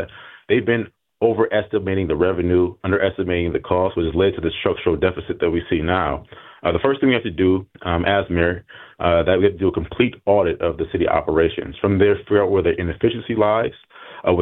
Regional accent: Buffalo, New York, United States; Now, I grew up in Buffalo's east side, so I know the challenges that many families face across the city

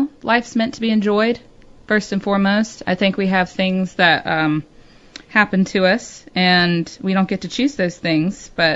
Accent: Florida, United States; And it's just a lot of natural wisdom growing up in Florida.

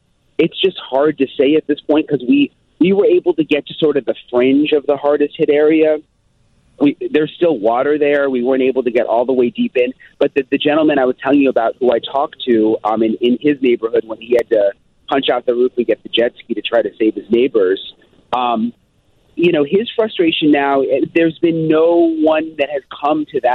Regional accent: Florida, United States; I'm from Florida.

